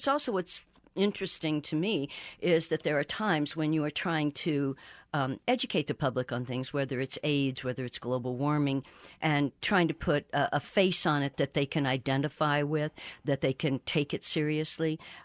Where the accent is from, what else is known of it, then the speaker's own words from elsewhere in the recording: United States; But it's also just devastating as an American to see the United States just abdicate its leadership of the world.